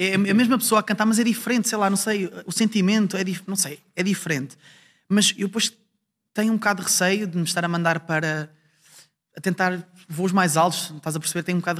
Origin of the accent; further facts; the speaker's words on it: Ovar, Aveiro, Portugal; há uma noite em Ovar, eu sou de Ovar